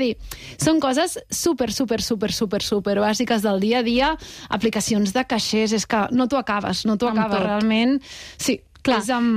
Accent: Vilassar, Catalonia, Spain; Jo sóc de Vilassar

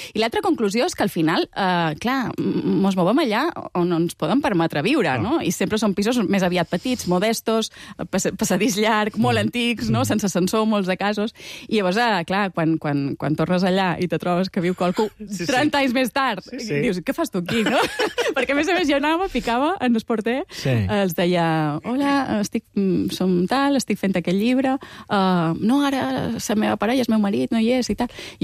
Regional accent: Balearic Islands, Spain; moved away as an adult; now in Barcelona, Spain; Jo som mallorquina, vaig arribar aquí quan tenia 18 anys per estudiar la carrera, ja m'he quedat a viure a Barcelona

